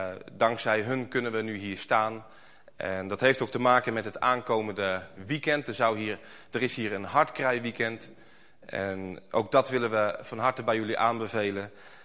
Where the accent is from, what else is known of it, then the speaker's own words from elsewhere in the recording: Ede, Gelderland, Netherlands; Ik kom uit Ede.